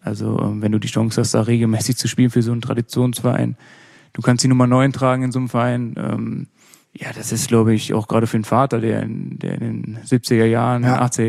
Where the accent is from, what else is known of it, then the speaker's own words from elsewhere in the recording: North Rhine-Westphalia, Germany; ich bin im Westmünsterland aufgewachsen